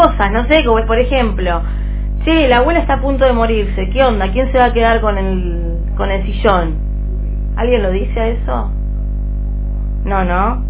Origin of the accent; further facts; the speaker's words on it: Argentina; Soy joven, argentina divina y con ganas de seguir por delante